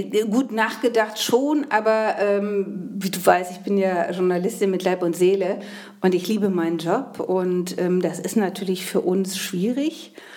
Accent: Eifel, Germany; Ich komme ja aus dem Dorf in der Eifel.

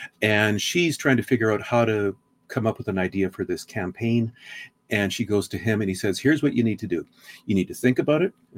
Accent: Saskatchewan, Canada; Well, I grew up in Saskatchewan, you know, the prairies of Canada

